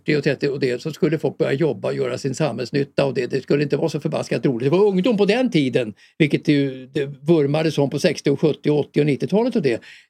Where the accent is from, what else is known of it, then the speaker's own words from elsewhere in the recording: Årsta, Stockholm County, Sweden; Alltså det var ju ett medelklassområde i Årsta där jag växte upp.